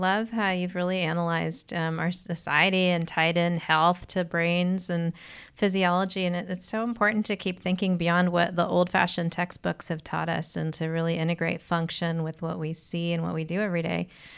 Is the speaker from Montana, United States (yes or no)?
no; Los Angeles, California, United States; I am Indian, but grew up in LA, but Indian.